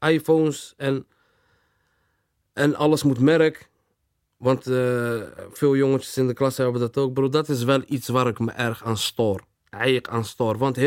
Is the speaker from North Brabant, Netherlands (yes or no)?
no; Rotterdam, South Holland, Netherlands; Is gewoon waar ik ben opgegroeid, waar ik alles heb gedaan. Gewoon Rotterdam, maar Rotterdam eigenlijk helemaal.